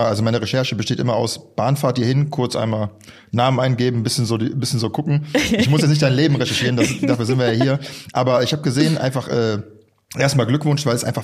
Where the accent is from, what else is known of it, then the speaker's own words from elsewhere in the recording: Düsseldorf, North Rhine-Westphalia, Germany; Nein, ich als Düsseldorfer